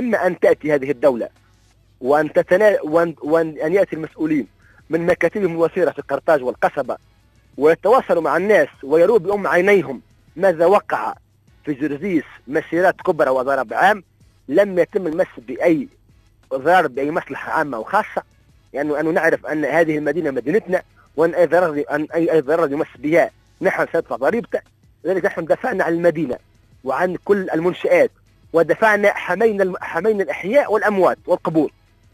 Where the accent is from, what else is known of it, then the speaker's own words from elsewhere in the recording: Tunisia; نحن تونسيون، علينا أن نتعامل معنا كتونسيين